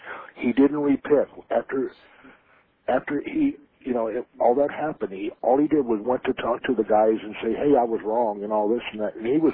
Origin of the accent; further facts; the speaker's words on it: Armenia; I was raised in Armenia